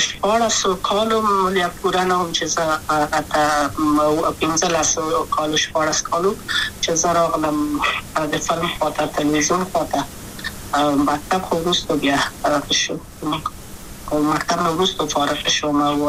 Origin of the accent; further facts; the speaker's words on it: Kabul, Afghanistan; also born or lived in Wardak; زه خو اصلا د وردګو ولایت یم د پلار مې د وردګو ولایت ته خلګان څه کې دلې د کابل په تخته پل سیمه کې یم او لویا شویم کابل که یم